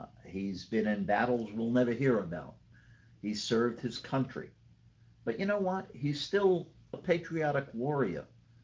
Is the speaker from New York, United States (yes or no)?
yes; New York City, New York, United States; I grew up on the streets in New York. I was born in New York City. I lived in all five boroughs. I lived through an era. I was born in the early 40s.